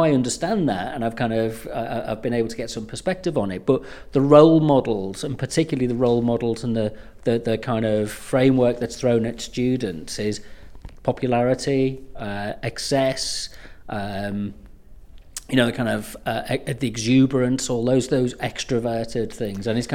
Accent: Liverpool, North West England, United Kingdom; You know, I come from Liverpool, you learn to go to the pub, everything's about boozing

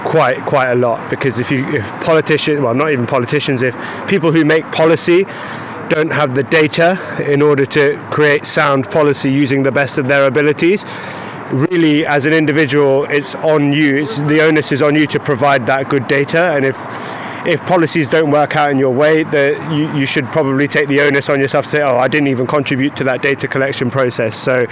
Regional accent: Leicester, East Midlands, United Kingdom; born and bred in Leicester, and I completed the census last week.

